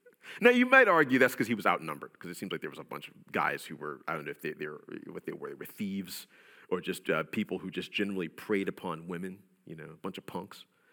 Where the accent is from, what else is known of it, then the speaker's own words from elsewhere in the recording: New Orleans, Louisiana, United States; When I was a kid, I grew up in New Orleans. A lot of you know that.